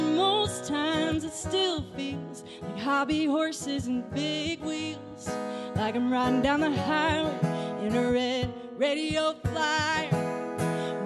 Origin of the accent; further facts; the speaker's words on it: Mentone, Alabama, United States; also born or lived in Atlanta, United States / Tallahassee, United States; Well, I'm technically from Alabama and Georgia in equal parts. Mentone, Alabama, the middle of nowhere, and Atlanta, Georgia, middle of everything.